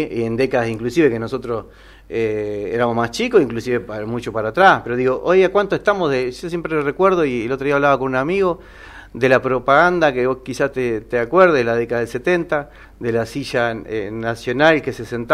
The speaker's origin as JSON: {"language": "Spanish", "country": "Argentina", "said": "aquellos productos que podemos producir nosotros como argentinos"}